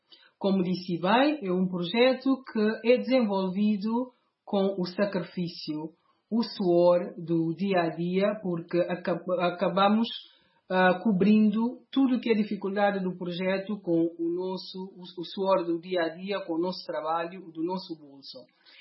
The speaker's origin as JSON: {"language": "Portuguese", "country": "Guinea-Bissau", "tie": "born or raised there", "also_born_or_lived": "Portugal", "moved": "as an adult", "lives_now": "United Kingdom", "said": "Eu nasci, cresci na Guiné-Bissau, tive a oportunidade de estudar na escola primária, na escola secundária, no liceu, e ainda frequentei lá a Faculdade de Direito de Bissau. Depois fui para Portugal, onde vivi alguns anos, e depois mudei para a Inglaterra"}